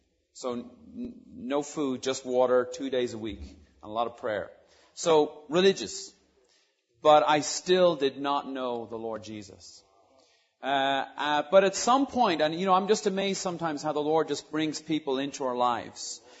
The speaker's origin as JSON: {"language": "English", "town": "Dublin", "region": "Leinster", "country": "Ireland", "tie": "born or raised there", "moved": "as an adult", "said": "I'm actually from, not from here originally, I'm from Dublin, Ireland. I grew up in Ireland, went to high school there, went to college there, got saved there."}